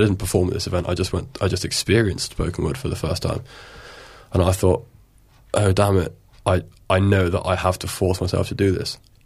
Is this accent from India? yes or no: no; Bristol, South West England, United Kingdom; born there; I was born in Bristol. I'm 24.